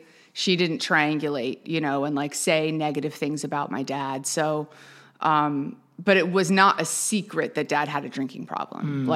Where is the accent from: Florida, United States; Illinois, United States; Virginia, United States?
Florida, United States; Pompano Beach; But I did grow up in Florida. So I grew up in South Florida, specifically in Pompano. Shout out Pompano.